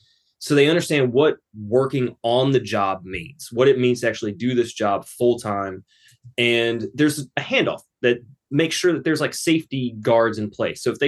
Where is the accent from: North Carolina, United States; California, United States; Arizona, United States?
North Carolina, United States; as a kid growing up in North Carolina, I was very lucky.